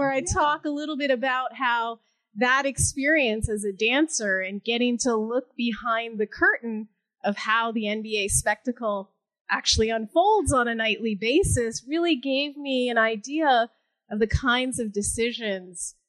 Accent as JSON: {"language": "English", "town": "Kitchener", "region": "Ontario", "country": "Canada", "said": "I'm actually from Ontario, Canada, a city that you're probably not familiar with called Kitchener, Ontario."}